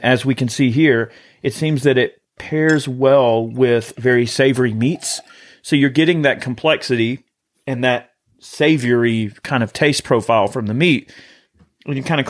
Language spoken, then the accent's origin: English; the South, United States; I'm from the South. Okay. I can make fun of Southern people. I am a Southern person.